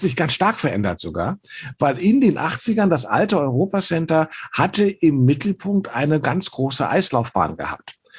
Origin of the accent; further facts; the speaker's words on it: Berlin, Germany; ich bin in Eichkamp aufgewachsen